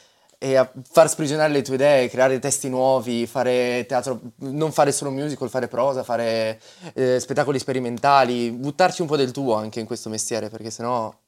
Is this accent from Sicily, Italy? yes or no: no; Verona, Veneto, Italy; io sono di Verona, e poi quando mi sono trasferito a Bologna per fare l'università